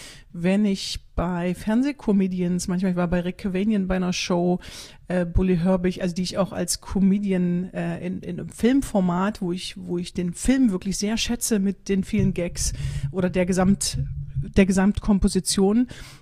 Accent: East Germany, Germany; meine Damen, meine Herren, ich bin eine Ossi, ich bin eine Frau

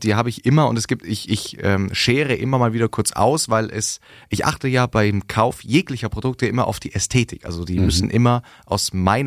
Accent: Germany; die wussten natürlich, wir sind aus Deutschland

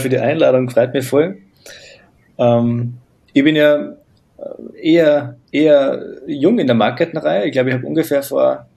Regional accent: Graz, Styria, Austria; habe dort einen Facharbeiter gemacht bei uns in Graz in Österreich

